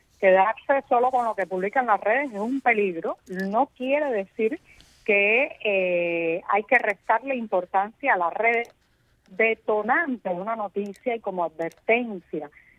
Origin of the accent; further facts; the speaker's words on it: Havana, Cuba; born there; Yo nací en Centro Habana, específicamente en Cayo Hueso, así que sé muy bien de lo que hablo, y es una de las zonas más olvidadas de esta ciudad.